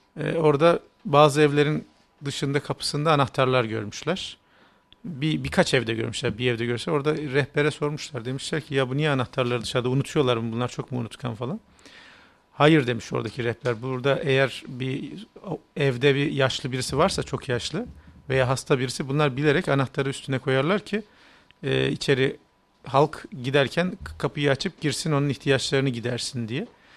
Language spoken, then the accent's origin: Turkish; Istanbul, Turkey; Biz küçükken İstanbul'da da yaşarken evler tahta kapı hemen hemen birçoğu.